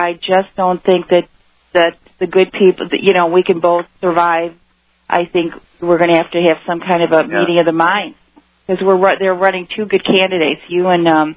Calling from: Missouri, United States; also born or lived in Illinois; You're popular down here, Alex. Yes, I moved from Illinois.

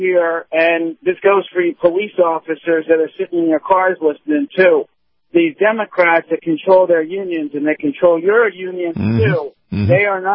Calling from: Daytona Beach, Florida, United States; I'm at Daytona Beach.

